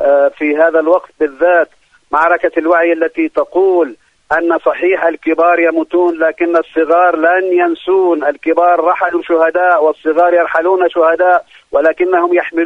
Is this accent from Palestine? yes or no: yes; Palestine; وفي القدس وفي بلدنا فلسطين سوف ترى الملايين